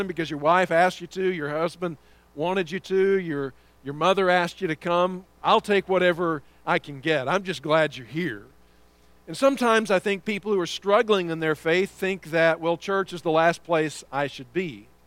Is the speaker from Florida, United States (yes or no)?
no; Texas, United States; born there; now in Kentucky, United States; I am a Texan by birth, as Jeff mentioned a moment ago. And it's always great to get back to the Lone Star State. I've been in Kentucky for about 16 and a half years.